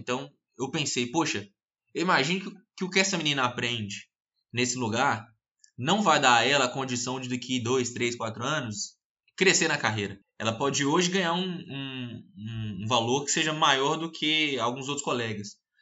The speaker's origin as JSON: {"language": "Portuguese", "town": "Montes Claros", "region": "Minas Gerais", "country": "Brazil", "tie": "born or raised there", "also_born_or_lived": "Belo Horizonte", "said": "Sou natural de Belo Horizonte. Só que eu basicamente nasci lá e vim morar em Montes Claros."}